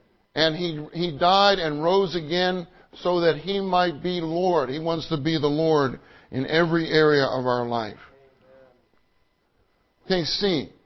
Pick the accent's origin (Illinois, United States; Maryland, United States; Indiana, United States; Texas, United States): Texas, United States; I said, well, Brother Lee, I'm from Texas.